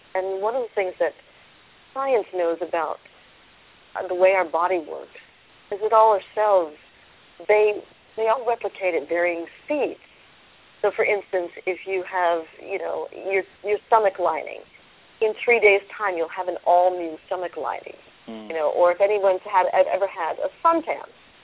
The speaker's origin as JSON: {"language": "English", "region": "New York", "country": "United States", "accent": "New York", "moved": "as an adult", "lives_now": "Malibu, United States", "said": "I was 39 years old, and I'm a New Yorker, which many of you can hear from my accent. And I'd moved from there to Malibu, California, which is where we're speaking to you from."}